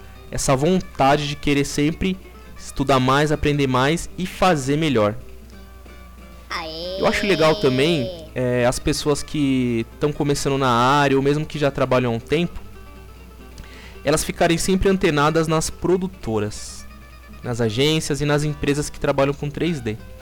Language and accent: Portuguese; Brazil; E eu falo isso não só porque eu sou brasileiro, mas porque eu realmente admiro o nosso povo.